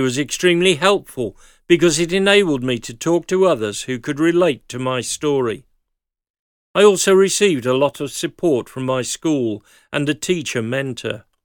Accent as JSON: {"language": "English", "country": "Chile", "tie": "born or raised there", "said": "I grew up in Chile, where underage buying of alcohol was relatively easy."}